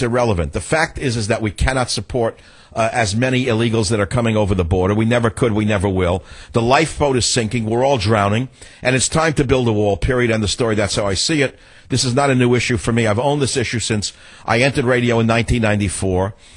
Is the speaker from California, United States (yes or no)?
no; New York, United States; born there; I'm a misplaced Texan. Unfortunately, I was born in New York.